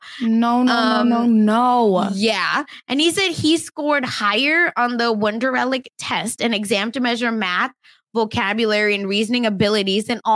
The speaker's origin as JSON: {"language": "English", "region": "Oklahoma", "country": "United States", "tie": "born or raised there", "said": "Because, again, growing up in Oklahoma, like, these boosters"}